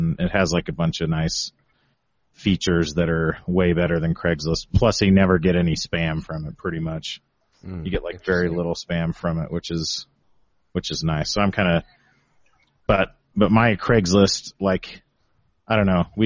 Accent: Bountiful, Utah, United States; So, like, I grew up in Bountiful, Utah, and our house was 160 South, meaning it was almost two blocks south of the center of town

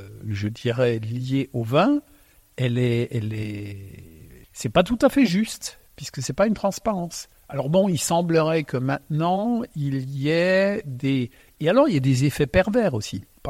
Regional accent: Grand Est, France; born there; first language Alsatian; French is a second language; L'histoire, je suis né donc en Alsace. Quand je suis arrivé, ma langue maternelle c'est l'alsacien.

